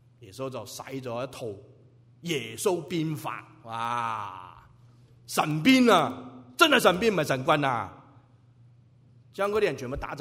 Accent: China; 我哋中国人咧，如果有丧家咧

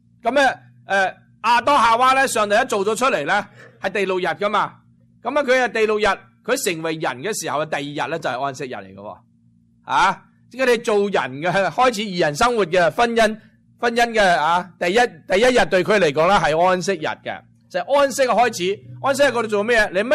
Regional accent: China; 尤其是我哋中国人呢，咁呢就呢系一日24小时啦

